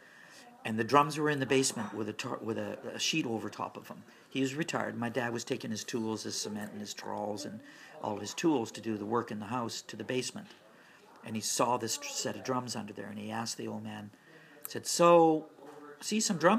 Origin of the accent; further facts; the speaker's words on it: Vancouver, British Columbia, Canada; also born or lived in Surrey; as we grew up in Surrey, where we started first, and then we moved to South Vancouver during my grade 6 year, because it was too far for Dad to commute to work now.